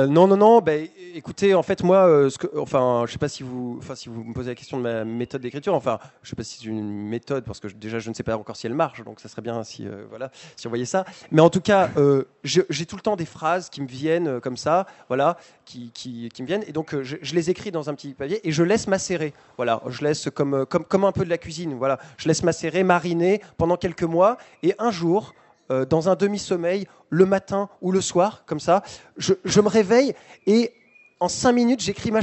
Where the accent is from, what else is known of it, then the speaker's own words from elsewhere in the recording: Pau, Nouvelle-Aquitaine, France; Dans le sud-ouest, d'où je viens, de Pau